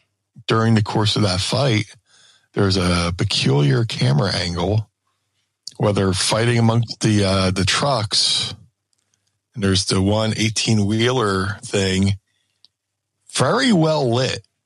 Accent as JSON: {"language": "English", "town": "Philadelphia", "region": "Pennsylvania", "country": "United States", "said": "we're from Philly, so we know about mob hits."}